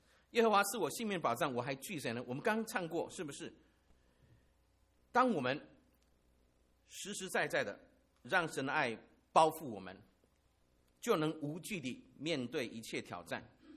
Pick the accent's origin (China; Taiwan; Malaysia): Taiwan; Lishan, Taichung; 我小时候住在台湾台中的梨山，我父亲是那边的警官